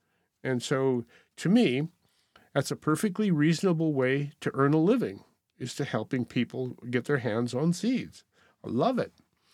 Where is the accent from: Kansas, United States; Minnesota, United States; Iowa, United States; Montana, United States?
Montana, United States; And I'm from Montana, land of Montana hard red winter wheat, you know, which used to be the best.